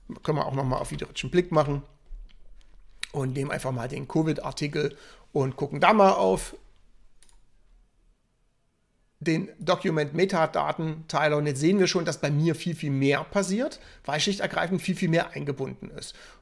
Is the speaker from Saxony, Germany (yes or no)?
yes; Leipzig, Saxony, Germany; ich bin ja aus Leipzig